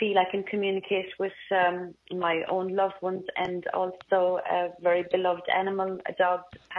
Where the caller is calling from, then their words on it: Ireland; I'm calling from Ireland, yeah.